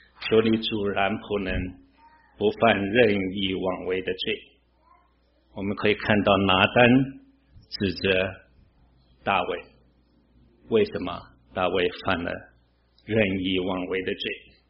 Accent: China; 我小时候在大陆，因为大陆禁止基督教，那时候没有教会，也没有圣经。因为我祖父是牧师

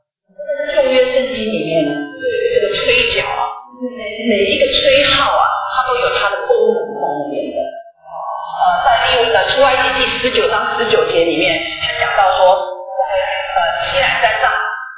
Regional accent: China; 像我们中国人也是有春联啊，挂在门口啊

